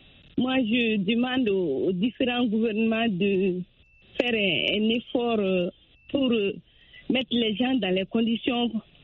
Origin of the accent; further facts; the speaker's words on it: Mali; Oui, chez nous, au Mali quand même.